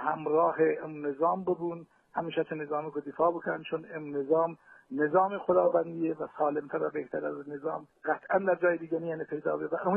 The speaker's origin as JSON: {"language": "Persian", "country": "Iran", "said": "ما شخصا به عنوان یک ایرانی، یک فرد روستایی، شهری، شهرستانی"}